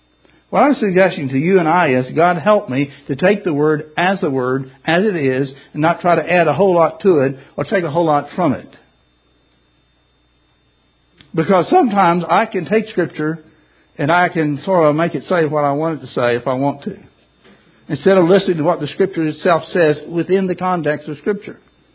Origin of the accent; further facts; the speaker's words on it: Kentucky, United States; I grew up in Kentucky 100 years ago, I know.